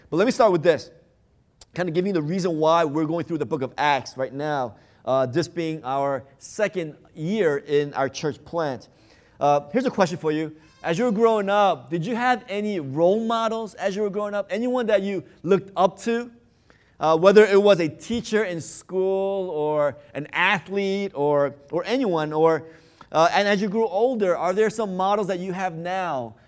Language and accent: English; New York, United States; now in Seattle, United States; I am from New York. That's my original hometown. I've been here now 14 years. I feel like a Seattleite.